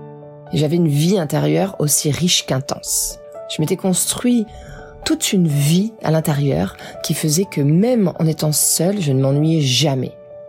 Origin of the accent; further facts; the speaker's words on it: France; accent: French; also born or lived in Laval, Canada; now in Canada; l'école où j'allais, à Laval, qui est une région francophone, les autres enfants se moquaient de mon accent français.